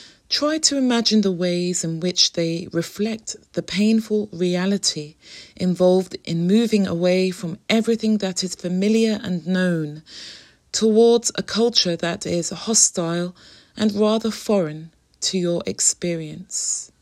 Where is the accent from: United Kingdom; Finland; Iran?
United Kingdom; London; as a Londoner, I too have this sense of cultural longing.